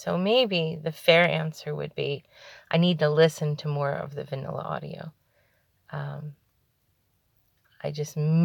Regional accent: New York City, New York, United States; Yeah, it's aunt. I'm a New Yorker, so it's, you know, that's how it comes out.

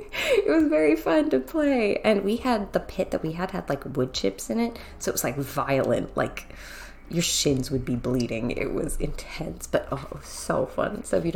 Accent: California, United States; I'm not there anymore. I'm originally from California

